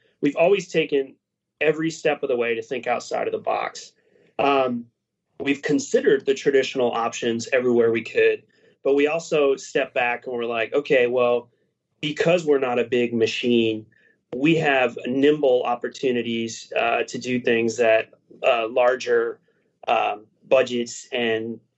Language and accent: English; Missouri, United States; We would love to work with Brad, by the way, because we're all from Missouri.